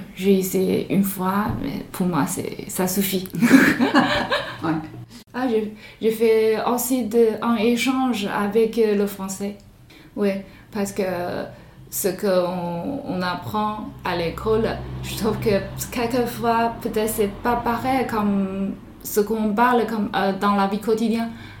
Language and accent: French; Hubei, China; French is a second language; moved away as an adult; now in Dijon, France; Je viens de la Chine. Ma ville natale s'appelle Hubei, qui se trouve dans le massif central de la Chine, plus précisément dans le nord-ouest de la province de Hubei, qui est bien connue pour la fabrication de voitures. J'habite ici à Dijon depuis 5 ans.